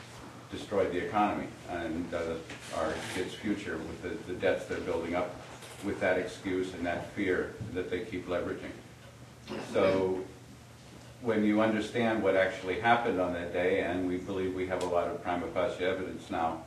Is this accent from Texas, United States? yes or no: no; Kennebunkport, Maine, United States; I'm also from Kennebunkport